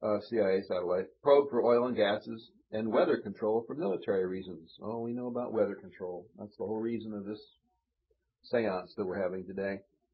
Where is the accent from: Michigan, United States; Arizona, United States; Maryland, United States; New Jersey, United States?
Michigan, United States; Ann Arbor; I remember they put that in Michigan because that's my hometown, Ann Arbor.